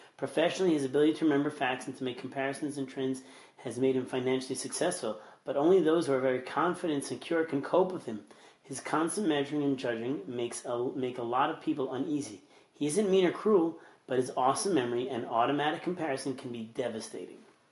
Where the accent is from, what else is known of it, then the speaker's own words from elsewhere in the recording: New York, United States; my kids always say, like, you know … drives a lot faster, because I'm a New Yorker.